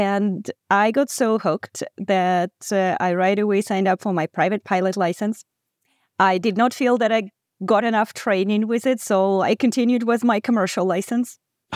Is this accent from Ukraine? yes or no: yes; Bakhmut, Donetsk Oblast, Ukraine; now in Canada; I was born and raised in Bakhmut in Ukraine, the city that unfortunately doesn't exist anymore.